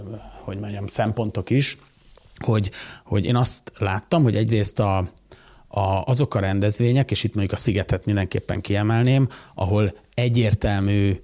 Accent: Sopron, Győr-Moson-Sopron, Hungary; Én most abból tudok kiindulni soproniként

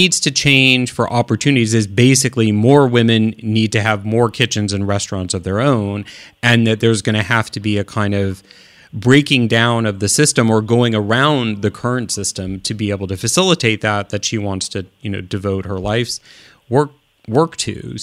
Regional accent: Midwest, United States; also born or lived in Oakland, United States; because I grew up in the Midwest. My family's from the East Coast.

